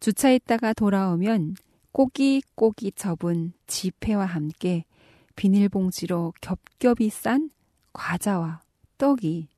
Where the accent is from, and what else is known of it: North Korea